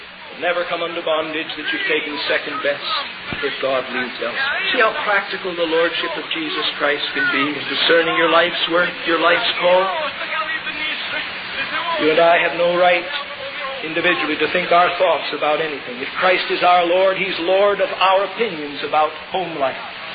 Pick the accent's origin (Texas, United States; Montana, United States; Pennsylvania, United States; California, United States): Pennsylvania, United States; Here I am from Pennsylvania, and those people don't know me.